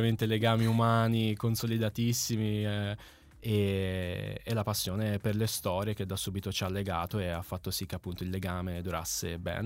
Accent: Florence, Tuscany, Italy; mi piace sottolineare la mia fiorentinità, perché sono di Firenze

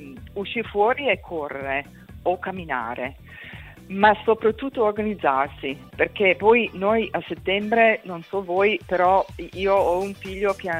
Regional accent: United States; first language English; Italian is a second language; Io sono americana.

